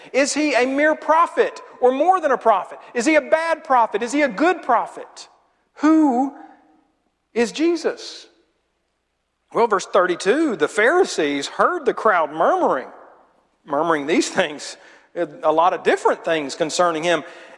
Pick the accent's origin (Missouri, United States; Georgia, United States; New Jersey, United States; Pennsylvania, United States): Georgia, United States; Macon; born there; also born or lived in Augusta / Clarksburg; I was in Oklahoma for about 12 years. And before that, I was in Augusta, Georgia. And before that, I was in Clarksburg, Tennessee. And before that, I was born in Macon, Georgia.